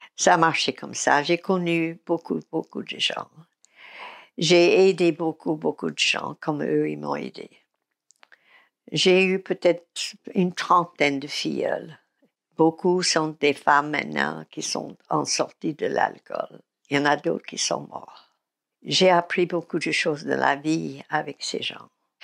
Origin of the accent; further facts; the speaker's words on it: United States; parce que je suis américaine